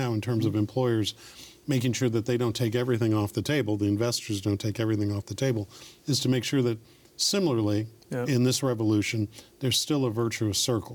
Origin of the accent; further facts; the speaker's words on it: Detroit, Michigan, United States; So I am from Detroit, Michigan, okay? And so Henry Ford was a pretty big deal back there.